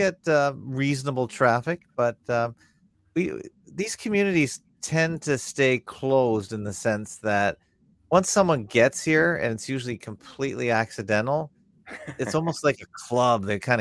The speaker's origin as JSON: {"language": "English", "country": "Canada", "said": "Well, it's I'm Canadian, but the site is not in Canada."}